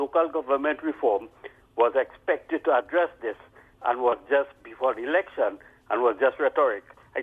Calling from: Arima, Trinidad & Tobago; Good morning, Ms. Tosca, and your guest there. I'm calling from Arima.

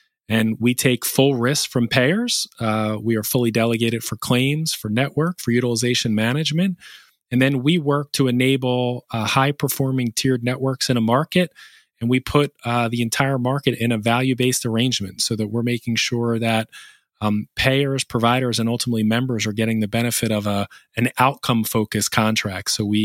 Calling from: Pennsylvania, United States; I'm actually joining you from my home office here right outside Philadelphia in Pennsylvania.

